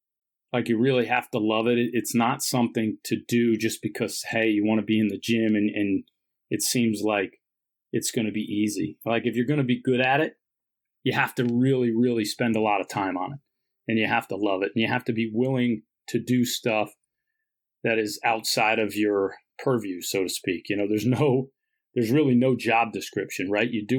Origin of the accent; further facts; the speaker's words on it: Syracuse, New York, United States; I had this image of St. John's from growing up in Syracuse